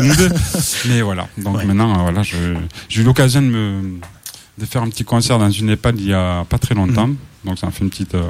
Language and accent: French; Toulouse, Occitanie, France; now in Brest, France; parce que je suis à Brest, je suis de Toulouse. Okay. Donc ça entend un petit peu mon accent.